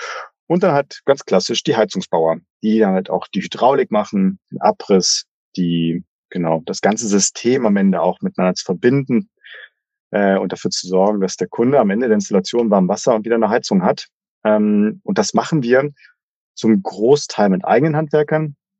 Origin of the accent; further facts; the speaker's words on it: Potsdam, Brandenburg, Germany; also born or lived in Berlin / Frankfurt; Ich bin gebürtiger Potsdamer, habe dann während des Studiums lange in Berlin gelebt, auch in anderen Städten, in Frankfurt war ich lange mal, also Frankfurt am Main. Bin jetzt aber wieder nach Potsdam zurückgezogen